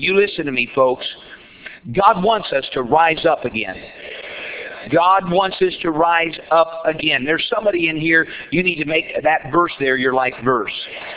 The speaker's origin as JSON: {"language": "English", "region": "Indiana", "country": "United States", "tie": "born or raised there", "said": "I was about 11 or 12 years of age. I grew up in Indiana where it gets cold and icy and snowy."}